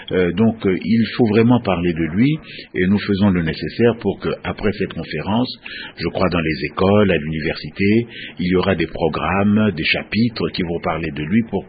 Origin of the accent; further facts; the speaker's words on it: DR Congo; Souvent, chez nous au Congo, on ne sait pas que le nom